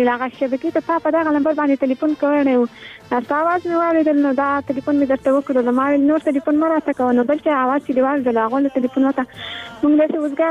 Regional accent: Farah, Afghanistan; نو موږ د فراه ولایت یو

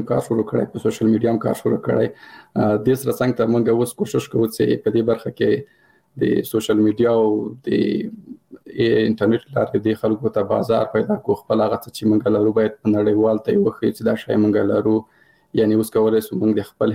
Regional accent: Paktia, Afghanistan; زه د کابل د پکتیا يم

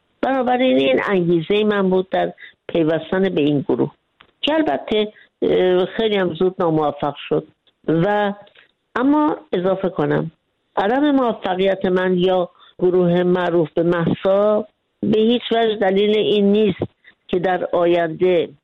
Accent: Iran

